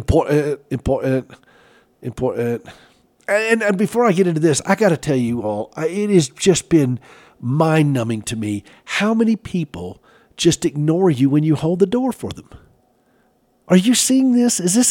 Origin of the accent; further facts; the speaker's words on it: the South, United States; I know I was raised in the South